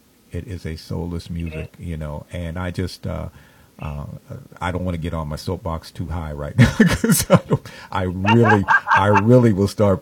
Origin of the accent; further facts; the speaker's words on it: Los Angeles, California, United States; growing up in Los Angeles, you know, that's like the melting pot of the country